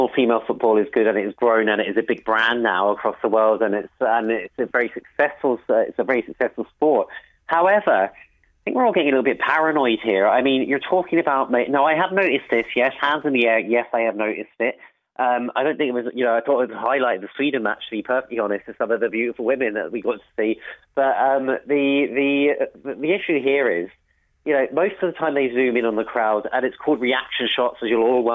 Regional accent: England, United Kingdom; I'm an England fan. I grew up in England.

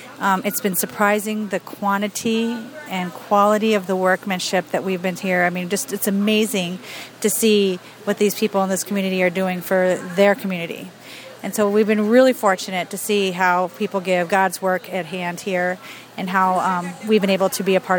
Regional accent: Oscoda, Michigan, United States; I come from Oscoda, Michigan, with the Oscoda United Methodist Church Youth Group.

